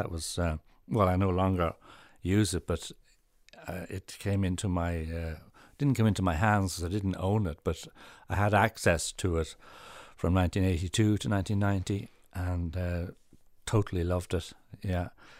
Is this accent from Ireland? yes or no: yes; Malahide, Leinster, Ireland; I grew up in Malahide, and we had the worst band name ever